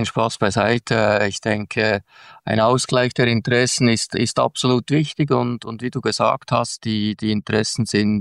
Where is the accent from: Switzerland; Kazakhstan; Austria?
Switzerland